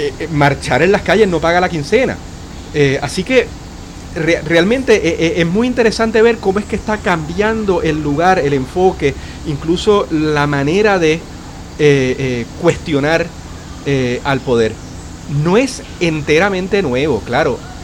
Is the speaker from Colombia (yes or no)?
no; Puerto Rico; para mí como puertorriqueño, incluso puertorriqueño en la diáspora